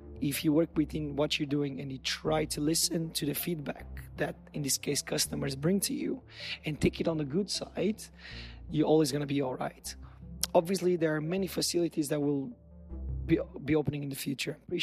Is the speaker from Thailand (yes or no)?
no; Portugal; I'm I'm basically a countryside boy from a small town in Portugal. My hometown has 20,000 people. Like, I'm from a very small place